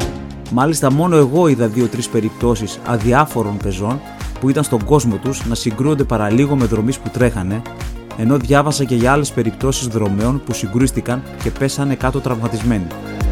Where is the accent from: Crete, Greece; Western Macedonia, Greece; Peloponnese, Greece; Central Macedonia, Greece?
Central Macedonia, Greece; Thessaloniki; Πρώτα απ' όλα, γιατί είναι στην πόλη μου τη Θεσσαλονίκη